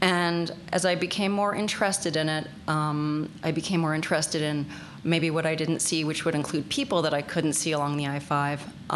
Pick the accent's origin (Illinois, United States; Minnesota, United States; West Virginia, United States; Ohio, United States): Illinois, United States; Chicago; moved away as an adult; now in California, United States; I'm originally from Chicago. I studied art as an undergraduate.